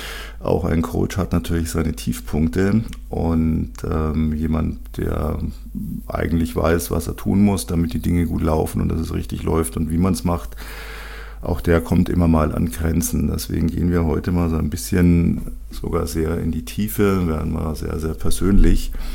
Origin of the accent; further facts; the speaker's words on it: Bavaria, Germany; Das bei uns in Bayern bekanntlicher fast ausschließlich in Maßkrügen ausgeschenkt wird.